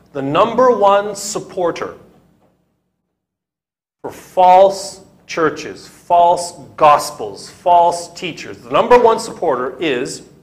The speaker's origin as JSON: {"language": "English", "region": "California", "country": "United States", "said": "I would love to stand here with shorts, t-shirts, sandals. I'm from California."}